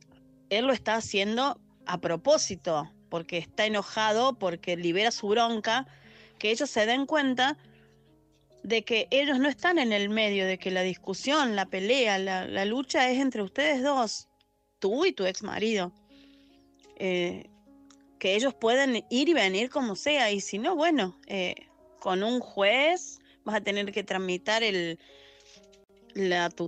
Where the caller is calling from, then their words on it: Argentina; desde Argentina, no me acuerdo si lo había dicho o no.